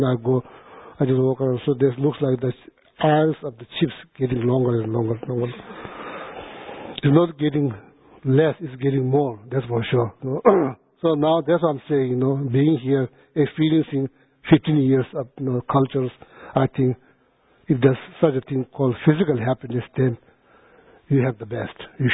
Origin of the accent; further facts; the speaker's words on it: India; I was born in India, grown up in India.